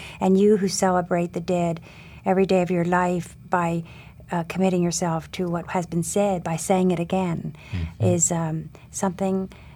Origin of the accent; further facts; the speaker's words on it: Trenton, New Jersey, United States; And I'm from Trenton, you know.